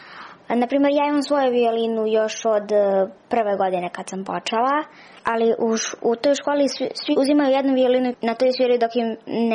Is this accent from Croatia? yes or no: no; Paraćin, Šumadija and Western Serbia, Serbia; imam 8 godina i dolazim iz Paraćina.